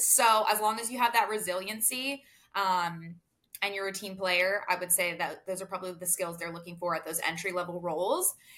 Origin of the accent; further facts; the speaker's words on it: Pittsburgh, Pennsylvania, United States; I was not an athlete, but like I'm from Pittsburgh.